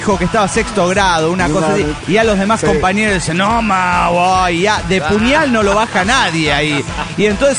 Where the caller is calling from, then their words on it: Montreal, Quebec, Canada; de Montreal, Canadá.